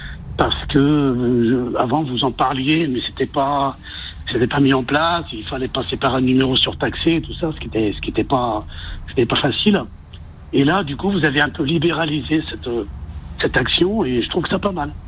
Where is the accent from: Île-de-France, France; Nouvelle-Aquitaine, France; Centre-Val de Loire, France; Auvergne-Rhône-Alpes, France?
Île-de-France, France; Drancy; Voilà, donc je suis de Drancy